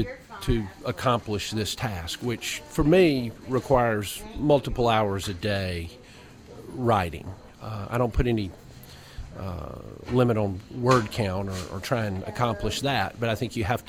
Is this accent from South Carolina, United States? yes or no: yes; Rock Hill, South Carolina, United States; now in Asheville, United States; I was born and raised in Rock Hill. I practiced law here for several decades. And before I retired to Asheville.